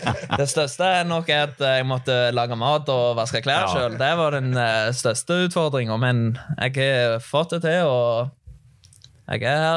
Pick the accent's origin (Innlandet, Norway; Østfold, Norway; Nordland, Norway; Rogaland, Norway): Rogaland, Norway; Nærbø; Da jeg nærbegutt, var født og oppvokst på Nærbø, som alle andre unger der oppe, bodde I hallen. Og så ble jeg 18 år